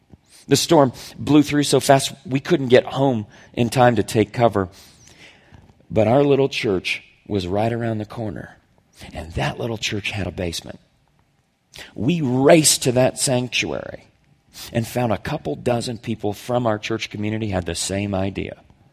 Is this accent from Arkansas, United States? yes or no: no; Oklahoma, United States; I remember that literally being true for me in my childhood, growing up in Oklahoma.